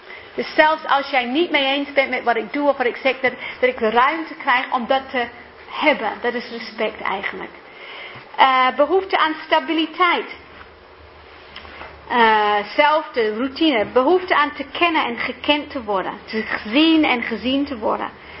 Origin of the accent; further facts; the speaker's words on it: New Zealand; Want ik kom uit Nieuw-Zeeland en ik ben 8 of 10 keer...